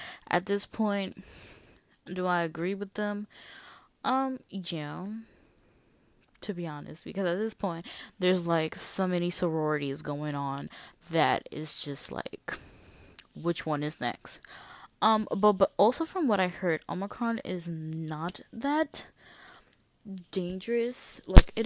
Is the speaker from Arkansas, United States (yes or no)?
no; New York, United States; And, like, me as a New Yorker, yeah. I get pissed off when a tourist is in front of me and I'm, like, on my way to work.